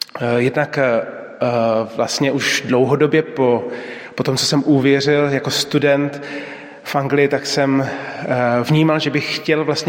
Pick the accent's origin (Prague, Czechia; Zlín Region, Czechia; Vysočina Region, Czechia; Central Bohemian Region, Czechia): Prague, Czechia; Jsem původem z Prahy a dnes také z Prahy